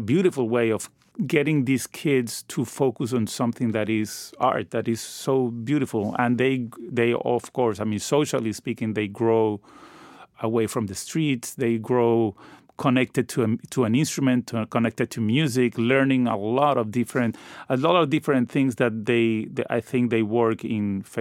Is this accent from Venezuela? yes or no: yes; Venezuela; But growing up in Venezuela, it's just impossible not to be exposed to amazing popular music as well.